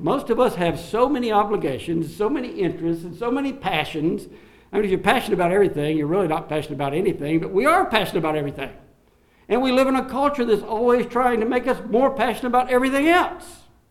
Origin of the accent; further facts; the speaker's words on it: the South, United States; but you're from New England, we're from the South.